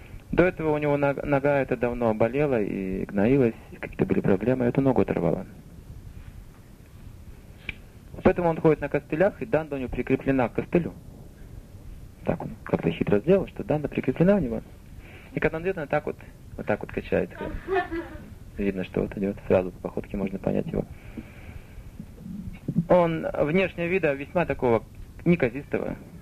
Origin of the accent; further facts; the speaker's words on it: Russia; moved away; мы приехали из России, вообще ничего не видели.